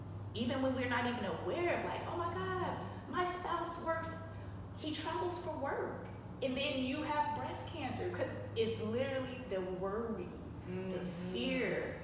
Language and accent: English; Chicago, Illinois, United States; Yes, well, I'm from Chicago, and I grew up on the East Side